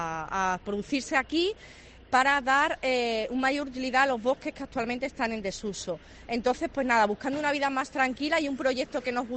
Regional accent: Seville, Andalusia, Spain; moved away as an adult; also born or lived in Madrid; now in Asturias, Spain; soy de Sevilla, con 18 años me fui para Madrid

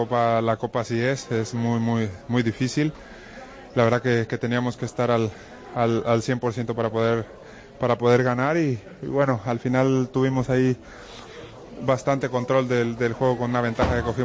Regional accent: Mexico; La verdad que siendo mexicano admiro a cualquier deportista que está fuera del país.

